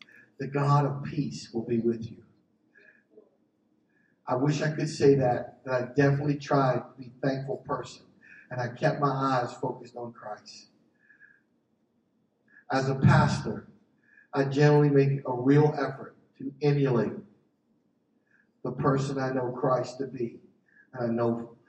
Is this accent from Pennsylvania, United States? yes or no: yes; Philadelphia, Pennsylvania, United States; me being the guy that I was growing up in Philly, I thought it was me.